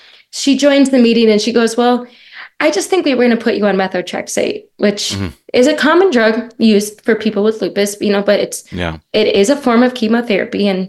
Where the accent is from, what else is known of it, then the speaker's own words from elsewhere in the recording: Midwest, United States; now in California, United States; I moved into California in July. We're from the Midwest. We've never been out here.